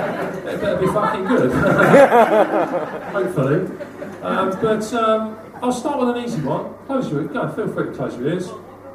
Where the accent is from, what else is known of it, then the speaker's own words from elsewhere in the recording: Milton Keynes, South East England, United Kingdom; now in Aberdeen, United Kingdom; Yeah, I'm originally from Milton Keynes, but now I live in Aberdeen, so, you know, out of a frying pan.